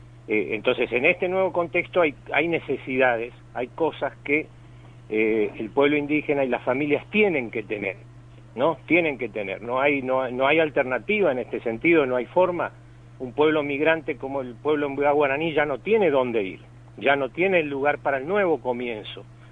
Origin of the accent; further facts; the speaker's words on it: Argentina; yo soy un argentino más como ustedes